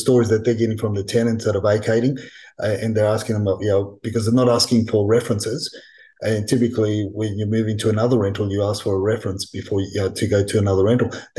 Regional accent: Gladesville, New South Wales, Australia; when we came to Australia, I was only about 7 or so, and we lived in a home in Gladesville. I grew up in Gladesville, until my late teenage years.

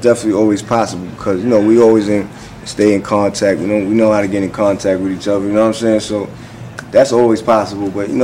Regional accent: Queens, New York, United States; Growing up in Jamaica, Queens, and Queens, period. Like, everybody just know each other, basically

